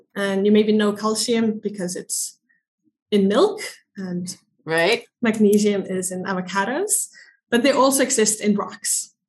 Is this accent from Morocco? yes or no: no; Iceland; And I'm from Iceland, so we have a lot of volcanoes and earthquakes and glaciers.